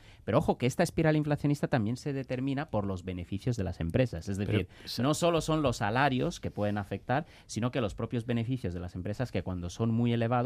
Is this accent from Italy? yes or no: yes; Italy; es un caso que yo he visto en Italia, además, siendo italiano